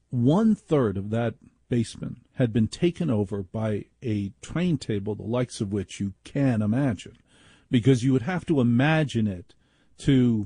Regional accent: Maplewood, New Jersey, United States; We had like a normal little house when I was growing up in Maplewood, New Jersey, a normal little house.

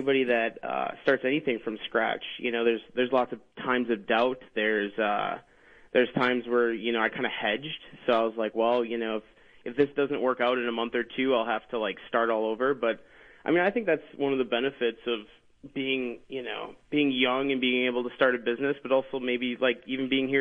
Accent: Green Bay, Wisconsin, United States; No, I was a poor college student. I grew up in the Midwest.

